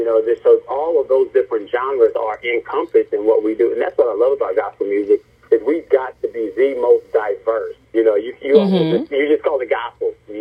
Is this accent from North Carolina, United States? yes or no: yes; Asheville, North Carolina, United States; now in Indianapolis, United States; Yeah, I'm from Asheville, North Carolina. I am, but I live in Indianapolis, but I'm a country boy